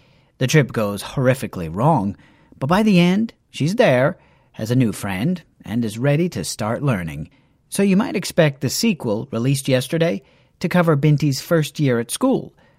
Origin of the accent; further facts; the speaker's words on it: Nigeria; Being Nigerian, being Igbo in particular, that's a big deal. That's something my own people have struggled with.